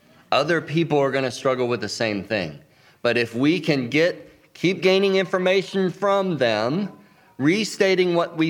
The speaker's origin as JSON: {"language": "English", "region": "North Carolina", "country": "United States", "tie": "born or raised there", "said": "I grew up in North Carolina. We're not like the belt buckle of the Bible Belt, but we're like just like one of the belt loops."}